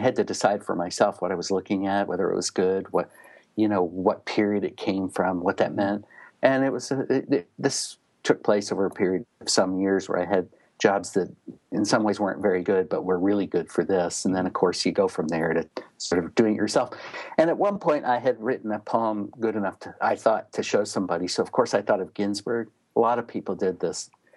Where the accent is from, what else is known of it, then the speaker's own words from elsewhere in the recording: Memphis, Tennessee, United States; I grew up in Memphis, Tennessee, and there weren't any poets I would have known of there at that time.